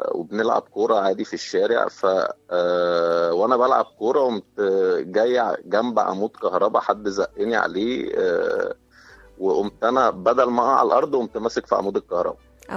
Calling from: New Cairo, Cairo Governorate, Egypt; أنا بكلمك من التجمع

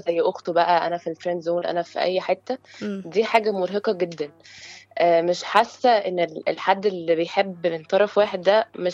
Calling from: Alexandria, Alexandria Governorate, Egypt; من اسكندريه.

